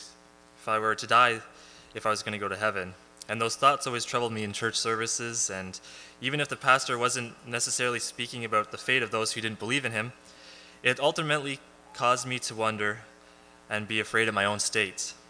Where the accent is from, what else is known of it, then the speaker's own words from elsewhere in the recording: Barrie, Ontario, Canada; I was born and raised in Barrie, Ontario, to a loving Christian home.